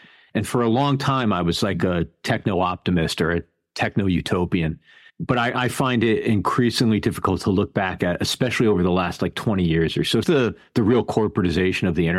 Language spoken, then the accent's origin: English; New Haven, Connecticut, United States; also born or lived in New York; now in Seattle, United States; I was raised outside of New Haven, Connecticut. And then I moved to New York in the mid-90s and was there for about 20 years. Now I'm just outside of Seattle.